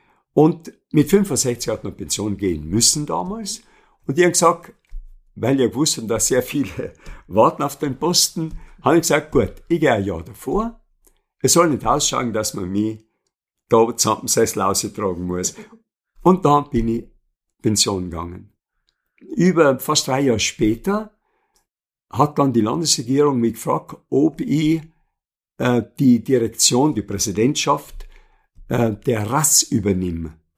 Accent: Leifers, Trentino-Alto Adige, Italy; also born or lived in Austria; Ich bin 1942 in Österreich geboren, bin Optantenkind, meine Eltern sind ausgewandert, 1950 wieder zurückgekommen und Zug nach Leifers, der Vater war Leiferer.

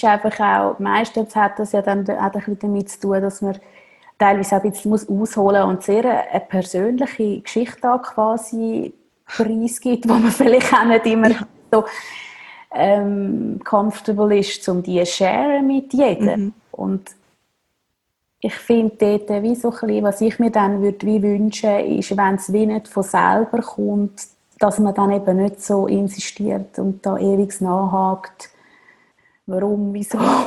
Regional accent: Zurich, Switzerland; aus dem Zürich-Oberland, ich bin im Zürich-Oberland aufgewachsen.

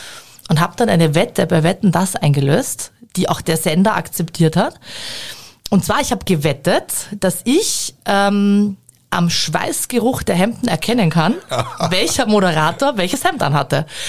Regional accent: Burgersdorf, Austria; also born or lived in Vienna; Ich bin in Burgersdorf geboren und aufgewachsen, also in Wien geboren, aber ich bin in Burgersdorf aufgewachsen und habe dort gelebt, bis ich 19 war, mit meinen Eltern, total spießig

